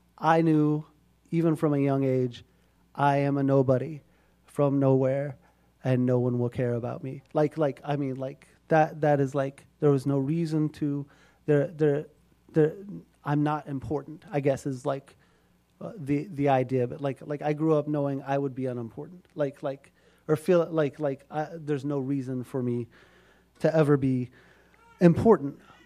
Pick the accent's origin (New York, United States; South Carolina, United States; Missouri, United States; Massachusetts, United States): Missouri, United States; I'm from Missouri, but I was born in a small town in Missouri that most of you would not know, even if you were from Missouri